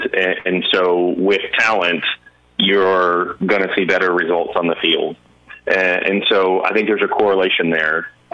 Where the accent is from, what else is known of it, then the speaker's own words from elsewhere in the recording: Hot Springs, Arkansas, United States; I grew up in Arkansas. I'm from Hot Springs, and I grew up a Razorback fan.